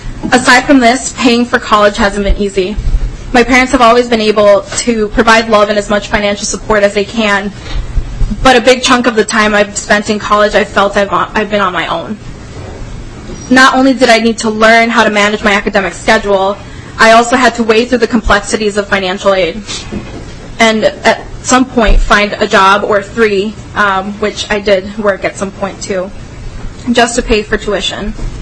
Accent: Saint Paul, Minnesota, United States; Just to share a little bit about me, I grew up in St. Paul and went to Highland Park High School

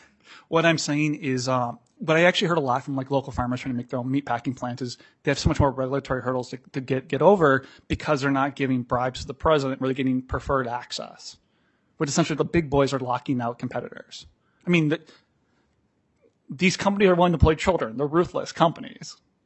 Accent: Iowa, United States; Yeah, I mean, I'm from Iowa. I grew up in this. My parents keep a camper in northeast Iowa, or they did until recently.

